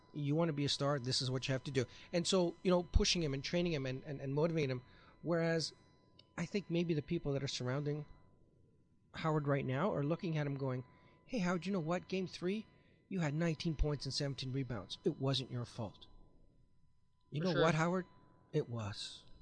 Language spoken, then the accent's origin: English; Canada; we're Canadian here, so we tend not to like athletes that are arrogant.